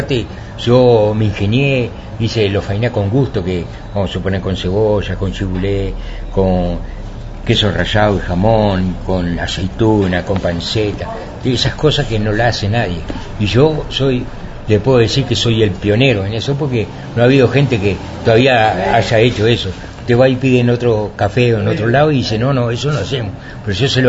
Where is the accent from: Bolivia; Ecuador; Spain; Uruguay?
Uruguay; Tala, Canelones; also born or lived in Melo; yo soy de un pueblo, pero me crié en el otro. Yo soy de Melo, pero yo me crié en el Tala, el gran Tala.